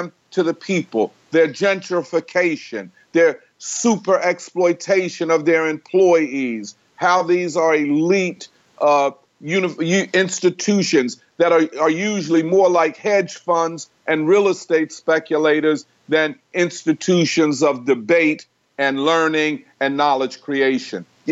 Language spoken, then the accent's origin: English; Philadelphia, Pennsylvania, United States; But I'm from North Philadelphia, and of course, you know, a fight was on.